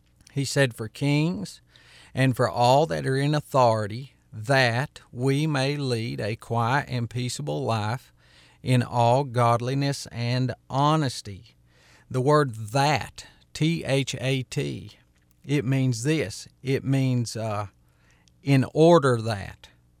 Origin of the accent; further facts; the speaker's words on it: United States; I'm going to talk about America because I'm an American citizen and that's where we are.